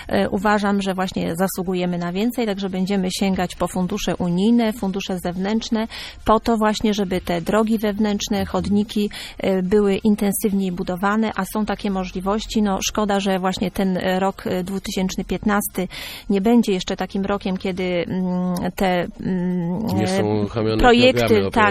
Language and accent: Polish; Lower Silesian Voivodeship, Poland; Od urodzenia mieszkam w gminie Niechlów i Niechlów jest mi w związku z tym najbliższy.